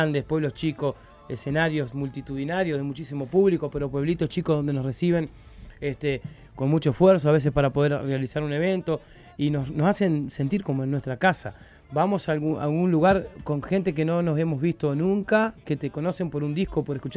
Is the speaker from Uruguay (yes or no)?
yes; Rocha, Uruguay; la raíz de dónde viene, de un lugar, del barrio, de mi pueblo, de Rocha, que soy rochense.